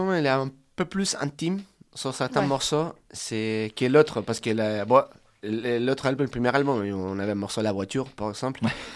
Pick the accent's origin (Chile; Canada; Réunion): Chile; Pailahueque, Araucanía; French is a second language; now in Grenoble, France; quand on est arrivé à Grenoble, je viens d'un petit village de Chili qui s'appelle Pailahueque, qui ça veut dire entre deux rivières, parce que c'est Mapudungun, c'est la langue qui parlent les indigènes de là-bas.